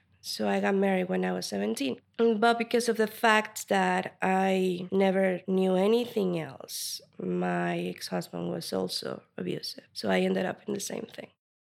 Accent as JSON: {"language": "English", "country": "Mexico", "said": "I come from Mexico, which is a nation that's pretty full-on misogyny and patriarchy and everything."}